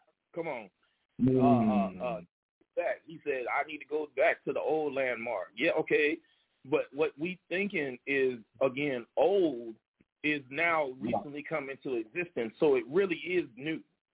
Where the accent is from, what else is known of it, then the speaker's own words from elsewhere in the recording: Louisiana, United States; growing up in Louisiana, when our pastor was at the church house.